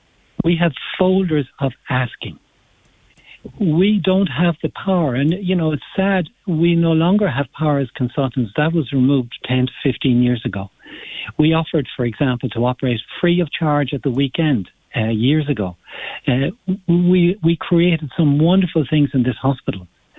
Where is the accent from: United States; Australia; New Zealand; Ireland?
Ireland; Galway, Connacht; As an Irish person, I'm from Galway, and it's so sad for me to see this happening in our region.